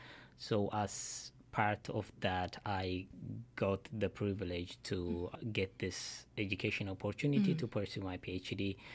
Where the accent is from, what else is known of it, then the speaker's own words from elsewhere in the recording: Ethiopia; I am an international student. I am from Ethiopia. When I was in Ethiopia, I was a university lecturer in the University of Gondar.